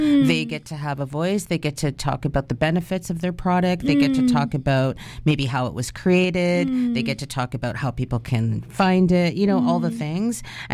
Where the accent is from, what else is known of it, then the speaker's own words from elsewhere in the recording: Ontario, Canada; also born or lived in Alberta; I think that it's important, even for me as a business that operates out of BC, and I'm from Ontario, right?